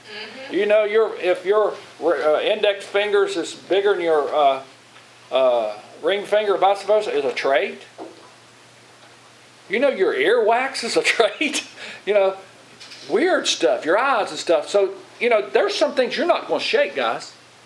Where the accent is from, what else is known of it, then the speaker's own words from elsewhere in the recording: Virginia, United States; accent: Southwest Virginia; I didn't want to sound like I was from Southwest Virginia.